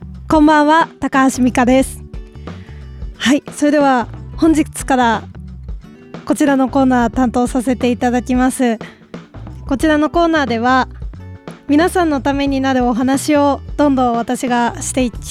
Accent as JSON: {"language": "Japanese", "region": "Miyagi", "country": "Japan", "lives_now": "Tokyo, Japan", "said": "私は宮城県出身なんですけど、東京に来て、3年間専門学校、音楽の専門学校に歌を勉強しておりまして"}